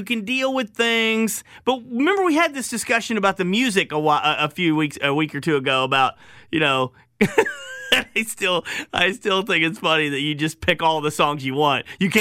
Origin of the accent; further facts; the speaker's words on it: Arkansas, United States; I grew up in Arkansas, and when I was your age, I had a car that had no air conditioning for the summer.